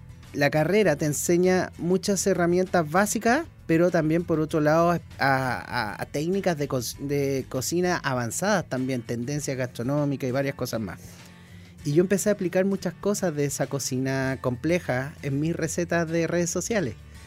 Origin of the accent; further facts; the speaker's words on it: Viña del Mar, Valparaíso, Chile; born there; now in Peña Blanca, Chile; Y la verdad es que yo soy de la quinta región. Yo nací en Viña.